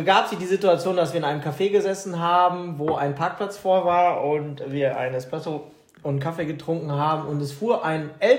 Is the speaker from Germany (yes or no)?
yes; Germany; leider auch meine deutsche Akkuratheit oder so